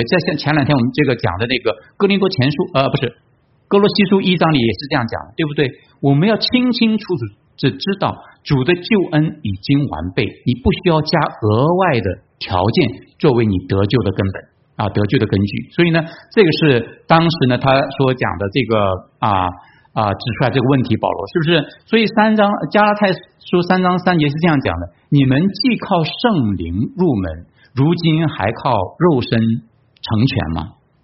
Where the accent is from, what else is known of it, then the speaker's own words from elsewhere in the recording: China; moved away; 尤其是我们从国内来的哈，国内那个是佛教居多，对不对？信佛教的环境啊，庙也很多。